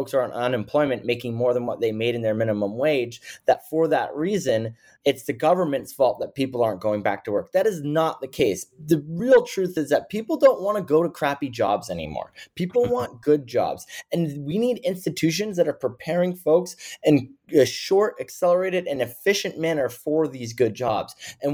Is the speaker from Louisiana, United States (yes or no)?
no; California, United States; born there; So I was born in the West Coast in California. Actually, my brother and I were the first people born in our family in America. My mother's from Europe. My father's from Europe.